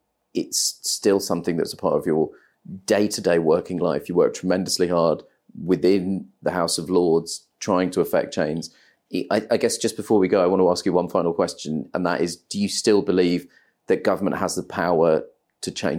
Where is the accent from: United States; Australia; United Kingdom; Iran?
United Kingdom; I felt that I was there in my capacity as a British citizen and voter